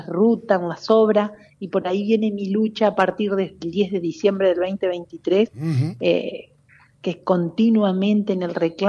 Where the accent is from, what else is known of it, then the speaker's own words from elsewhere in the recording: Entre Ríos, Argentina; pero somos tan entrerrianos como ustedes.